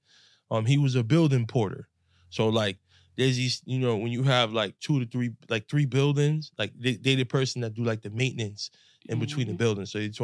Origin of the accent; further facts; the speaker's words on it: Bronx, New York, United States; I'm coming from the Bronx. Mm-hmm. I'm the majority over there. Like, everything is black and brown where I'm from.